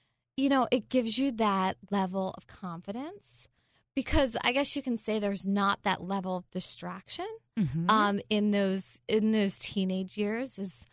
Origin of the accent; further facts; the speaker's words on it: Gwynedd Valley, Pennsylvania, United States; I grew up in the suburbs of Pennsylvania, Philadelphia, so the Bluebell, Gwynedd Valley area. I was one of three children.